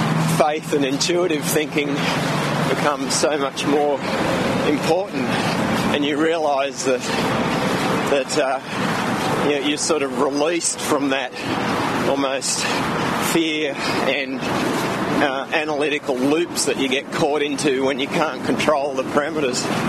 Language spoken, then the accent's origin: English; Canberra, Australian Capital Territory, Australia; I'm from Canberra in Australia.